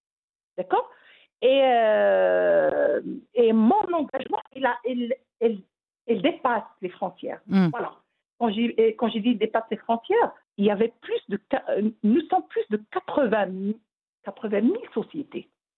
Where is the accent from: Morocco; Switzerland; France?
Morocco; Je suis fière de moi en tant que Marocaine.